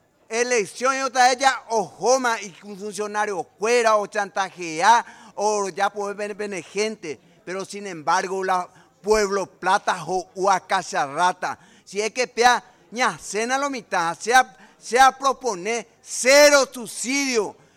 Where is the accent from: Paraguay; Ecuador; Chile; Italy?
Paraguay; tengamos lo que nos corresponde como paraguayo